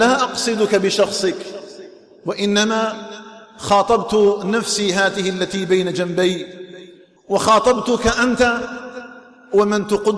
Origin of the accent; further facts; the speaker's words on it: Algeria; اللهم اجعل بلدنا الجزائر آمنا مطمئنا